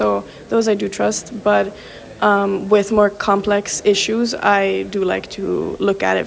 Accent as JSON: {"language": "English", "country": "Finland", "said": "Well, I'm from Finland, so we very much like trust the government media"}